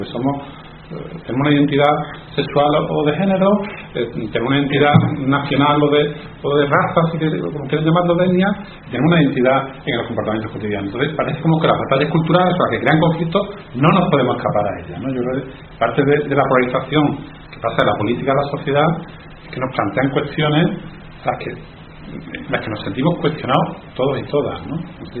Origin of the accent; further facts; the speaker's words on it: Spain; todos tenemos una identidad como españoles, como occidentales